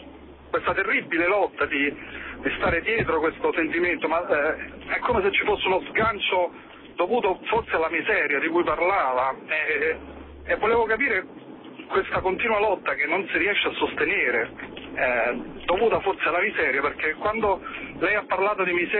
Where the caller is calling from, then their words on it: Terracina, Lazio, Italy; siamo da Terracina